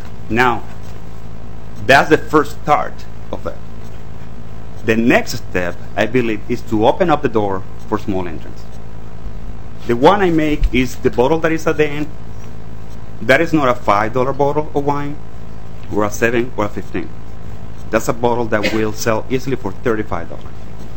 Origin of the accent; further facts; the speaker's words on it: Venezuela; moved away as an adult; now in Minnesota, United States; I'm a winemaker by tradition, by heart. I'm Italian, Venezuelan.